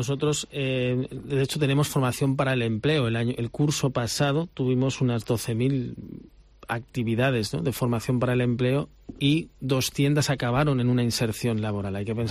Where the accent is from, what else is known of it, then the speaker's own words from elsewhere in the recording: Spain; vengo, se notará por el acento, vengo de Península.